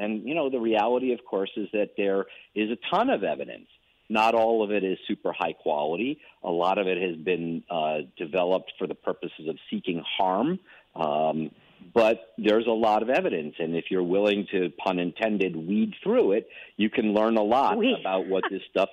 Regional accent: Massachusetts, United States; Massachusetts, my home state

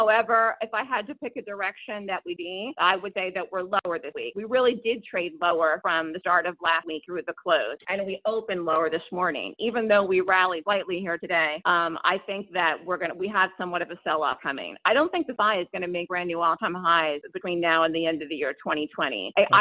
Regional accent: New York, United States; not just for the stock market, but also as a New Yorker.

